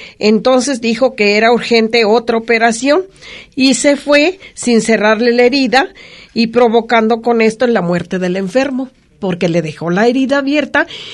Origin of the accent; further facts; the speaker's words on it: Colotlán, Jalisco, Mexico; yo como mexicana, jalisciense y colotlense, me siento muy orgullosa